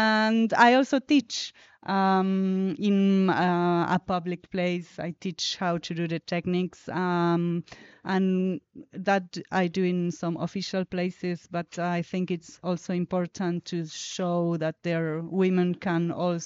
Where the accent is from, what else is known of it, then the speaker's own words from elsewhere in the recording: Argentina; I come from Argentina. I work there in several projects.